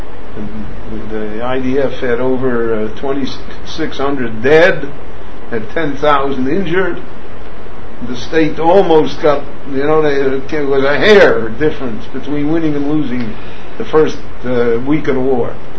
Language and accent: English; United States; I come from America where not only they give you a bag, they carry it out in the car and put it.